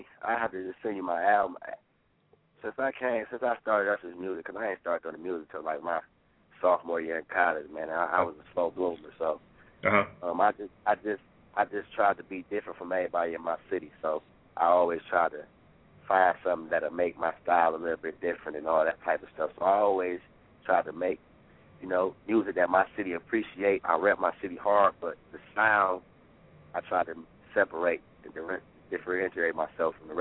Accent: Detroit, Michigan, United States; Yeah, I'm from Detroit.

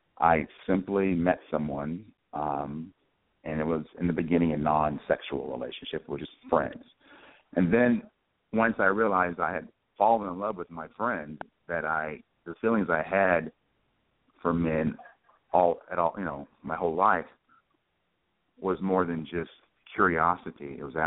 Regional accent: California, United States; moved away as an adult; I was born and raised in Ventura County, and I stayed there till I was 40.

